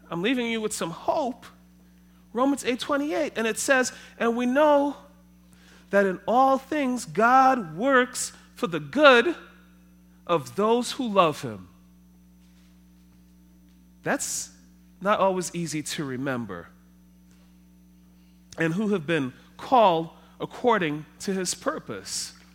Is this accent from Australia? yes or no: no; Trinidad & Tobago; I grew up in Trinidad.